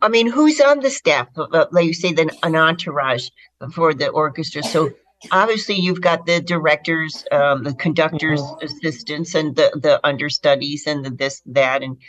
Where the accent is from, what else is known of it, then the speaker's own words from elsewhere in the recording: Chicago, Illinois, United States; I grew up in Chicago. And that was my orchestra.